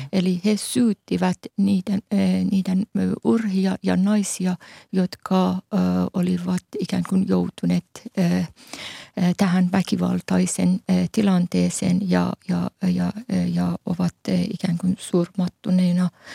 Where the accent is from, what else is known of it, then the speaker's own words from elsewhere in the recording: Mashhad, Razavi Khorasan, Iran; erityisesti kun itse olen kotoisin Mashhadista.